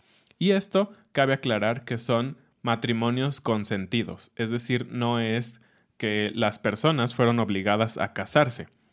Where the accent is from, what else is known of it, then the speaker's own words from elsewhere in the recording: Mexico City, Mexico; yo recuerdo cuando era niño en Ciudad de México, era muy común ver cada fin de semana